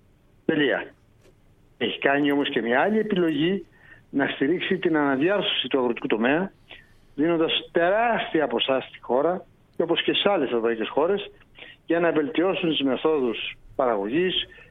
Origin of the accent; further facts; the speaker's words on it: Kalavryta, Western Greece, Greece; Εγώ είμαι από τα Καλάβρητα.